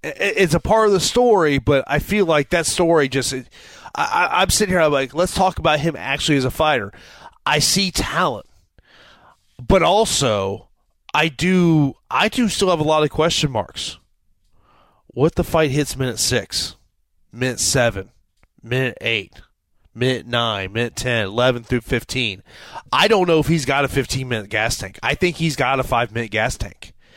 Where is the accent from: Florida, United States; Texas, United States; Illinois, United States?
Florida, United States; that was here in my home state of Florida